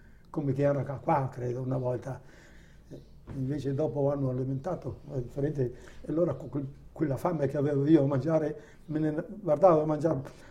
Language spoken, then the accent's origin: Italian; Turin, Piedmont, Italy; born there; quella che aveva suo figlio quando sono nato a Torino.